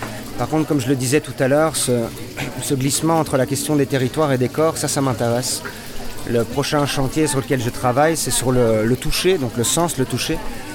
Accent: Belgium; Nous, on vient de Belgique, donc.

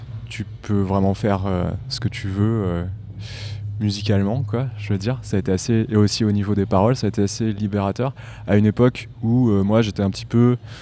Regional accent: Lyon, Auvergne-Rhône-Alpes, France; now in Strasbourg, France; moi je viens de Lyon

